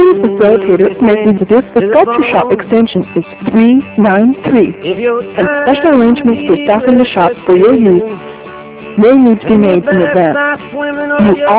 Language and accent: English; Vienna, Austria; and I'm from Vienna, Austria.